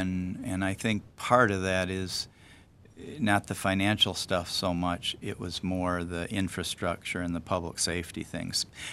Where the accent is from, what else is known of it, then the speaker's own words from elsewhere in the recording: Flint, Michigan, United States; because I was born and raised in Flint, I mean, I knew a lot of people, and I lived in many neighborhoods in Flint